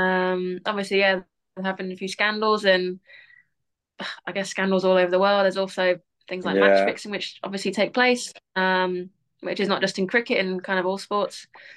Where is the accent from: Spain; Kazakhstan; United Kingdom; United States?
Spain; Barcelona, Catalonia; Yeah, I grew up in Barcelona.